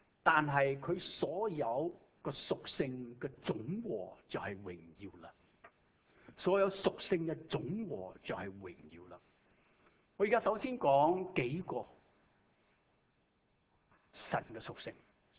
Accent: Shanghai, China; 我系上海人，你知道系咪啊

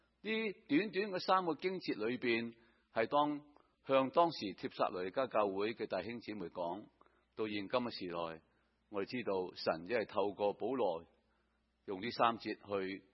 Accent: Guangdong, China; 我哋广东人可以有时讲话好开心。

